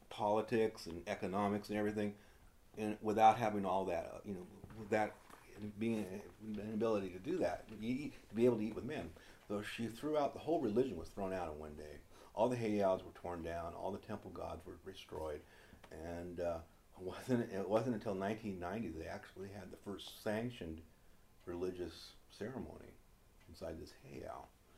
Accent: Hawaii, United States; I have real strong roots in Oregon from pioneer days. And, you know, and also being Hawaiian, I have a lot of interest in this.

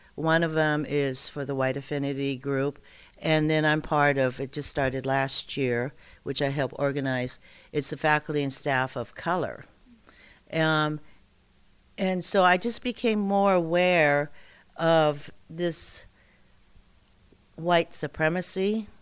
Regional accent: Seattle, Washington, United States; In Seattle, thank you. Yeah, I grew up in Seattle.

